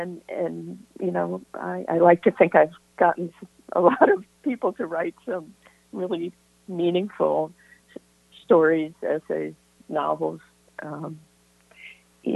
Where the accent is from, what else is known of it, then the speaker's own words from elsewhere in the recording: New York, United States; I think it does go back to growing up in the Catskills, because things were just all larger than life, and the craziest stuff went on.